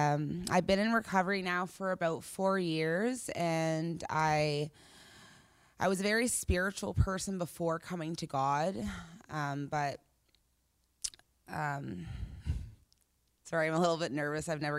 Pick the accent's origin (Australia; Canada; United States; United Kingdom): Canada; Minto, New Brunswick; I'm from Minto, New Brunswick.